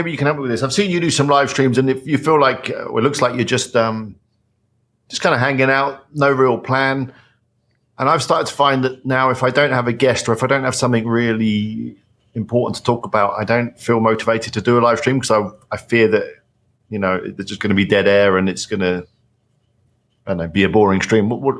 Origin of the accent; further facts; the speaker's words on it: England, United Kingdom; The thing is, I'm English. I'm from England